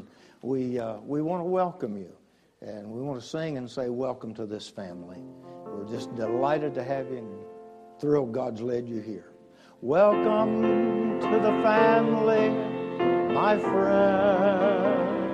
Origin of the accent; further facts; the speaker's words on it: West Virginia, United States; Now, you understand, I'm from West Virginia. And I'm an old man, and my hearing's about gone